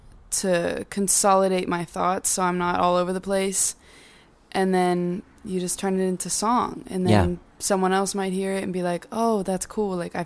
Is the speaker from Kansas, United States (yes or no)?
no; Round Rock, Texas, United States; Round Rock, originally.